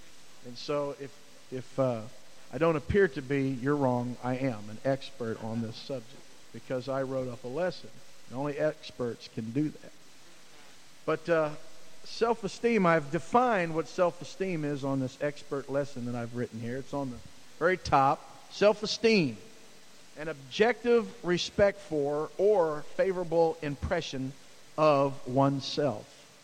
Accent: East Coast, United States; but I'm from the East Coast, and the West Coast is not the only place where weirdos are.

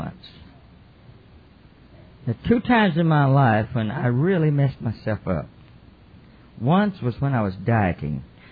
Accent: the South, United States; I'm from the South, but you know, you can't tell.

